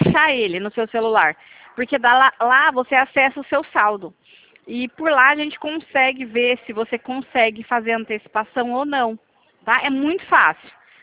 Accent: São Paulo, Brazil; Eu sou daqui de São Paulo.

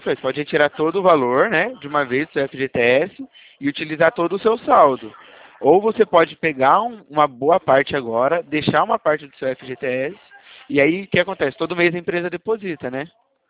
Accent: São Paulo, Brazil; Não, eu sou do interior de São Paulo.

